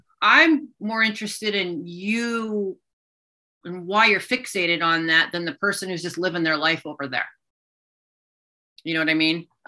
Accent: Germany; And I say that as a teenager growing up in Germany post-World War II.

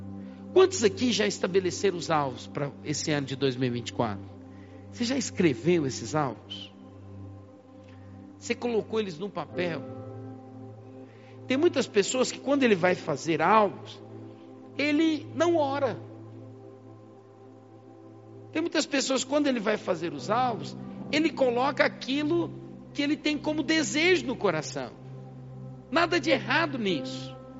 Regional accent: Goiás, Brazil; Eu vim lá de Goiás. Goiás, né, é um terreno mais, né, o cerrado.

